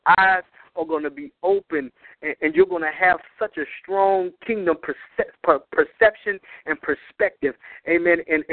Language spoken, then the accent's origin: English; Virginia, United States; Virginia, my home state